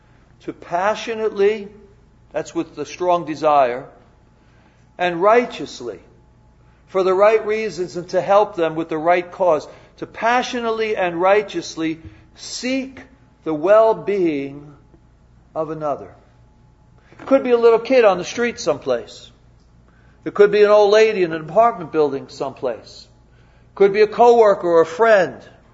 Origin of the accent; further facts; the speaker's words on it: New York, United States; It's Fifth Avenue where I come from. I'm from New York.